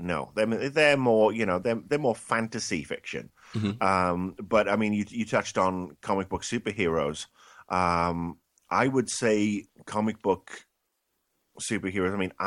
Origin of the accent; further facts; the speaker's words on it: Wales, United Kingdom; I hail from a small village outside Swansea in Wales